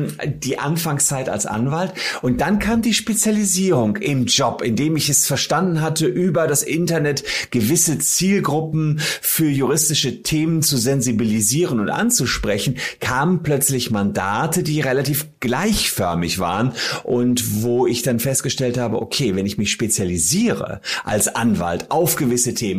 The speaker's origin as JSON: {"language": "German", "town": "Gevelsberg", "region": "North Rhine-Westphalia", "country": "Germany", "tie": "born or raised there", "said": "in meiner Heimatstadt Gevelsberg"}